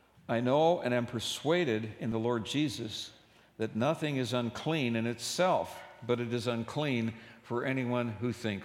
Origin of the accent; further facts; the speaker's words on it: Minneapolis, Minnesota, United States; This bell goes back to my childhood. I grew up in North Minneapolis, next to the rail yard, next to the Soo Line Spur that goes out to Painesville.